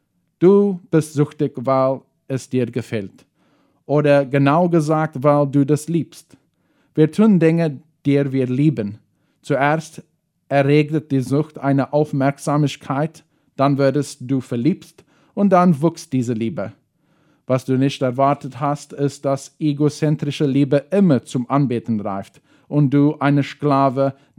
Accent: South Africa; now in Filadelfia, Paraguay; ich komme aus Südafrika und aber wohnte jetzt in Fernheim, Philadelphia.

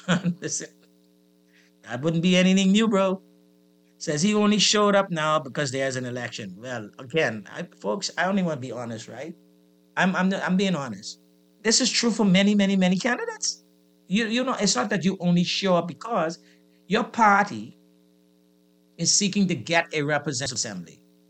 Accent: Grand Bahama, Bahamas; I grew up in Grand Bahama.

